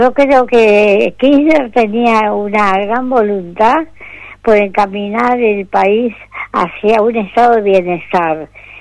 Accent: Argentina; como somos los argentinos, país de resistencia y esperanza.

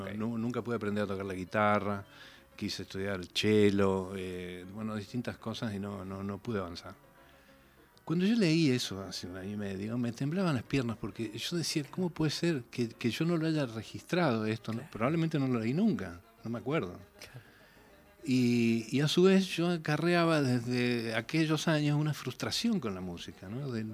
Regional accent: Córdoba, Argentina; now in Buenos Aires, Argentina; yo soy cordobés, ¿no? Y vivo en Buenos Aires

